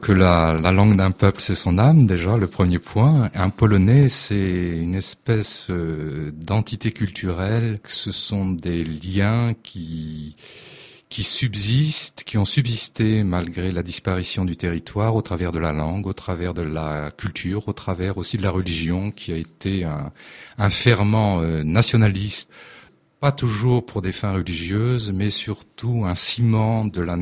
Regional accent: France; Moi, je suis français. Mes parents sont polonais. Ils sont émigrés en France suite au conflit.

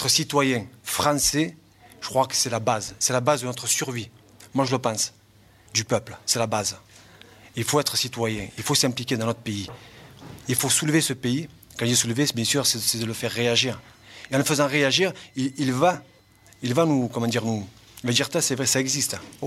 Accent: Arles, Provence-Alpes-Côte d'Azur, France; Donc moi, je suis originaire d'Arles.

